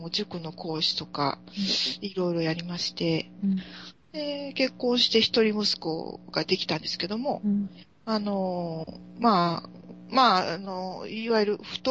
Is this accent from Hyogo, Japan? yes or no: yes; Hyogo, Japan; also born or lived in Tokyo / Nara; now in Osaka, Japan; 東京生まれで兵庫県育ちで奈良に嫁いで、うん、で大阪に出てきて